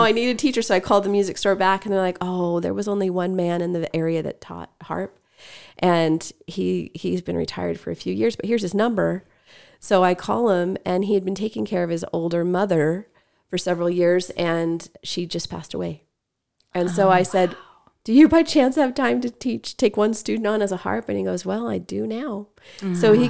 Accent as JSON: {"language": "English", "town": "Boise", "region": "Idaho", "country": "United States", "tie": "born or raised there", "said": "I grew up here in Boise. I'm a Bora Lion."}